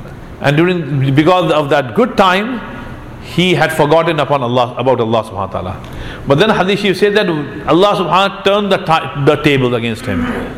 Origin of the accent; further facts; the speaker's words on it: Lucknow, Uttar Pradesh, India; I come from India, and I come from a city called Lucknow, which is populated by Shia people. The government in Lucknow was all Shia people for 200 plus years.